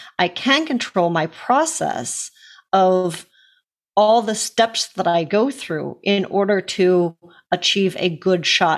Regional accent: United States; I'm sorry, I'm American. Y'all get to hear the difference between the American pronunciation and the Canadian here.

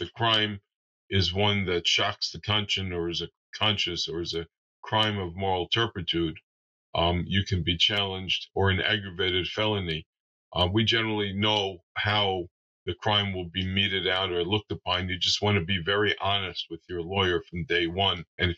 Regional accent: United States; And I say that embarrassed, truthfully, as an American

